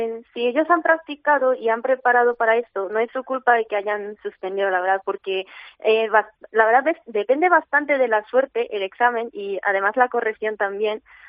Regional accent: South Korea; Spanish is a second language; now in Spain; como soy coreana y he vivido en España 10 años

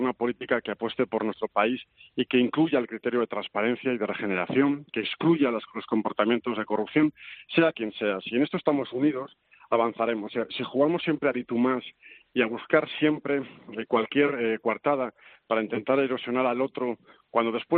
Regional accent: Basque Country, Spain; yo soy vasco, pero profundamente vasco y profundamente español.

